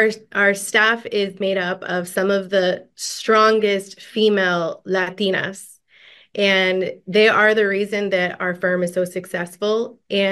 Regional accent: Georgia, United States; And being in Gwinnett, I'm from Gwinnett. I grew up in Gwinnett. Gwinnett has one of the highest populations of Hispanics in Georgia.

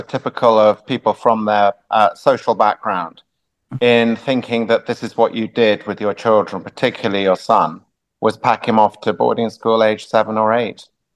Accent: England, United Kingdom; I didn't specify it because I'm English and we don't talk about things.

